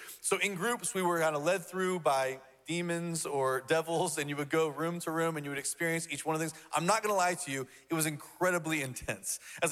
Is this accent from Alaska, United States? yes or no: no; Van, Texas, United States; My family and I, when I was a kid in middle school, we grew up in East Texas. And while we were in East Texas, I grew up my whole life as a Methodist kid. We moved to East Texas.